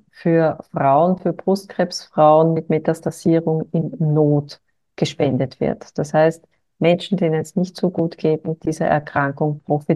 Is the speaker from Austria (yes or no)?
yes; Wiener Neustadt, Lower Austria, Austria; der längste Name der Welt. Ich komme aus Wiener Neustadt in Österreich.